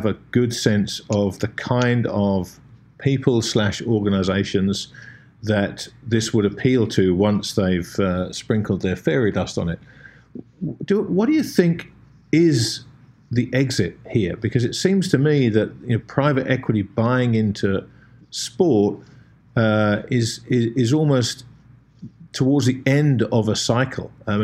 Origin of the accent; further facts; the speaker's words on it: England, United Kingdom; to me as an Englishman